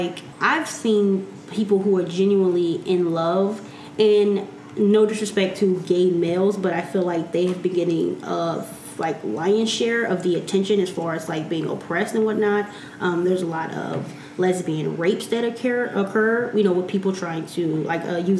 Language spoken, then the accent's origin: English; Missouri, United States; now in Los Angeles, United States; I am from Missouri, and it is as horrible as it sounds.